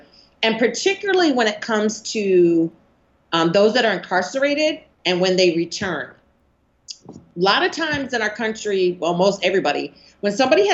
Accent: Maine, United States; I grew up in the 70s and I was born and raised in Maine.

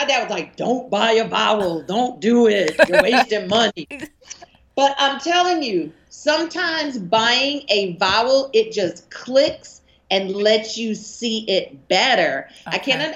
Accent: Maine, United States; I grew up in the 70s and I was born and raised in Maine.

